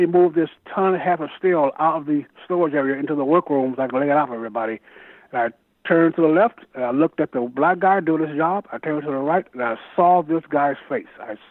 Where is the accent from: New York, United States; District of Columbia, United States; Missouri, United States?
Missouri, United States; St. Louis; I grew up in St. Louis. I remember the first time I saw a white person. I was 7 years old, a white guy walking down the street selling insurance.